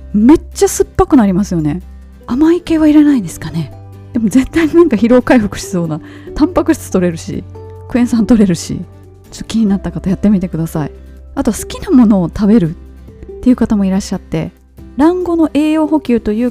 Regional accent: Iwaki, Fukushima, Japan; ちなみに私の地元のいわきでは冬場あんこう鍋が美味しいですよ

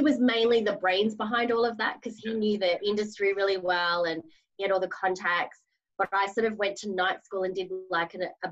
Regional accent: Melbourne, Victoria, Australia; now in United Kingdom; So I'm from Melbourne, Australia, but I live in England.

